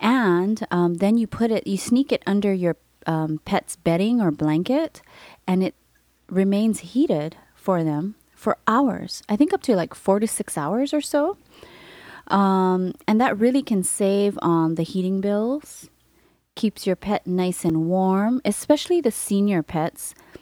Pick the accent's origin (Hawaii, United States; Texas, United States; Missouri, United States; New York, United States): Hawaii, United States; But for us Hawaii folk.